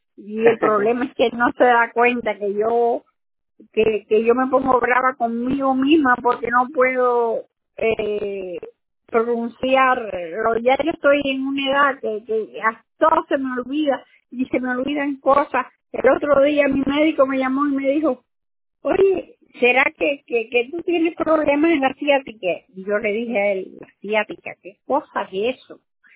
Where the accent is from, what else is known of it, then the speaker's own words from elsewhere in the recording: Cuba; moved away; also born or lived in Spain; Yo salí de Cuba en el 68 y llegué aquí y fui a España. Y vivía allá hasta marzo del 69, y en marzo del 69 llegué a este país.